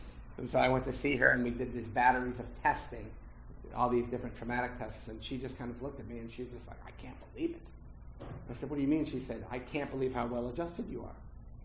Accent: Norfolk, Virginia, United States; born there; I know I was born in Norfolk, Virginia.

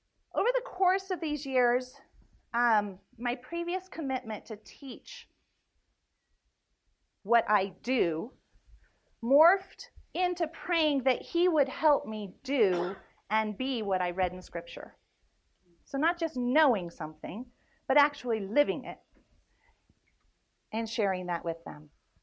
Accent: Naples, Campania, Italy; moved away as an adult; as I grew up in Naples, Italy, as a TCK, otherwise known as a brat.

